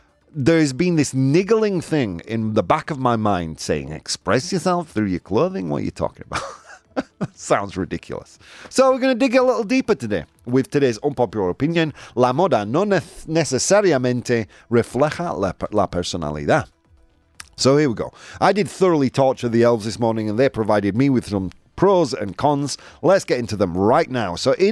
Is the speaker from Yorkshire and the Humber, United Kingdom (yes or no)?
yes; Yorkshire and the Humber, United Kingdom; now in Spain; You know, I'm from Yorkshire. In Yorkshire, we have the flat cap.